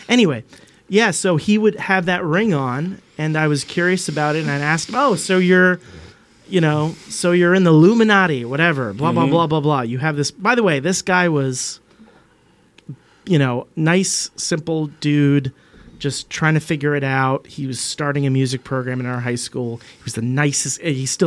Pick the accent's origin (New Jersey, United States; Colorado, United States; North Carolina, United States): New Jersey, United States; North Arlington; 15W, that's the Meadowlands. North Arlington, New Jersey.